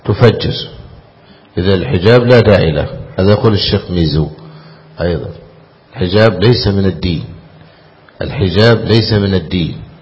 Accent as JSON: {"language": "Arabic", "country": "Egypt", "said": "وكنا النساء لا يعرفن أبدا بكشف الوجه في بلادنا مصر"}